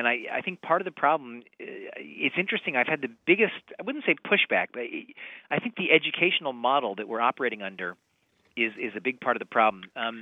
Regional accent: Missouri, United States; I'm originally from Missouri.

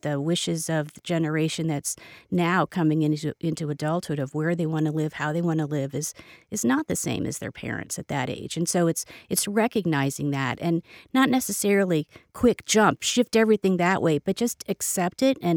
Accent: Ohio, United States; now in Columbus, United States; I'm from Northeast Ohio. So I'm one of those people that moved to Columbus and stayed.

